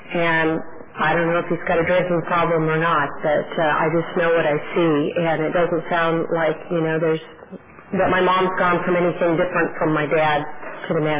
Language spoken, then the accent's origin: English; Yuma, Arizona, United States; I was born and raised in Arizona. Yuma, Arizona, if you don't know where that is, it sits on the border of California and Mexico